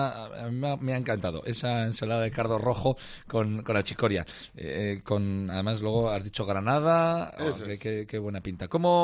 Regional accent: Navarre, Spain; lo celebramos como buenos navarros también

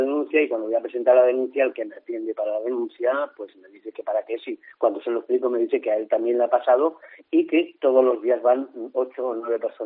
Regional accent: Aragon, Spain; habéis topado con una persona que es de Aragón y en mi tierra hay un dicho

